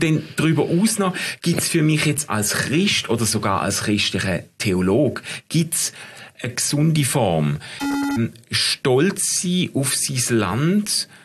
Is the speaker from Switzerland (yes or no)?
yes; Switzerland; ich bin stolzer Schweizer.